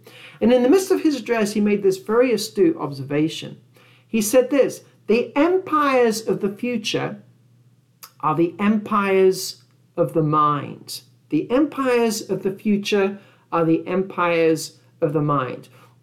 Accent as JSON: {"language": "English", "country": "United Kingdom", "said": "Of course, I am British."}